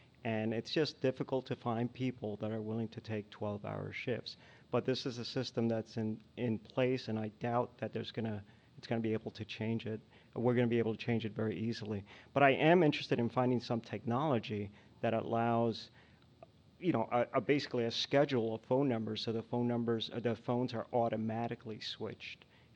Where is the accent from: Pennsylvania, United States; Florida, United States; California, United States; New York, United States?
New York, United States; Hey there … from Area 49, Suffolk County, Long Island